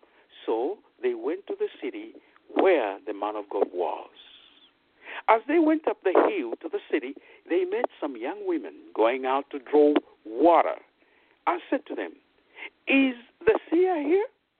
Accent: Zambia; now in United States; I remember years back when I was in Africa, because I'm originally from Zambia, those who have been listening to my broadcasts in Central Africa.

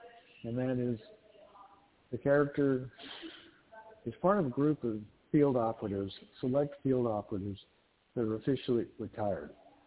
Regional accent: Galveston, Texas, United States; which I'm a fifth generation, what they refer to as BOI, born on the island of Galveston. So it's my hometown.

